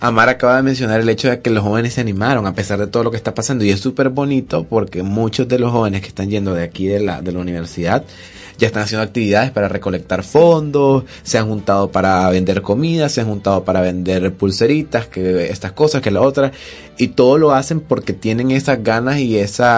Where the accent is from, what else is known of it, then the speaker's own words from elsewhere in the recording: Nicaragua; somos nicas, sabemos lo que está pasando